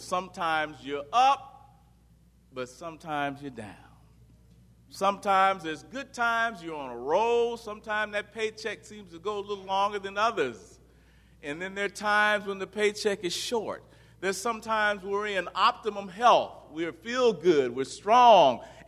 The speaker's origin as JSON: {"language": "English", "town": "Bakersfield", "region": "California", "country": "United States", "said": "You know, I'm from Bakersfield."}